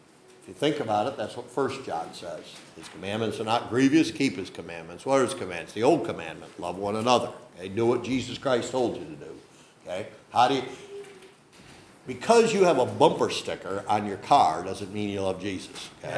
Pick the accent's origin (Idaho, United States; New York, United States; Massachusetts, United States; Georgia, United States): New York, United States; Salamanca; born there; I was born in Salamanca.